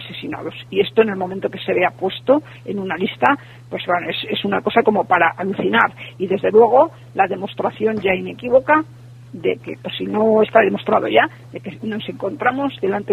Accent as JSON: {"language": "Spanish", "town": "Tudela de Duero", "region": "Castile and León", "country": "Spain", "tie": "born or raised there", "said": "En mi pueblo, en Tudela de Duero"}